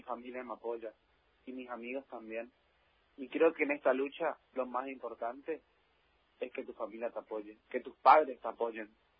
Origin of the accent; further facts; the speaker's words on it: Corrientes, Argentina; Yo soy de Corrientes, capital.